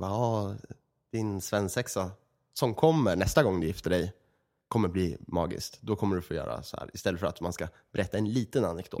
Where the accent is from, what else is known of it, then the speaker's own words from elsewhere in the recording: Örebro, Örebro County, Sweden; men i Örebro, där vi kommer ifrån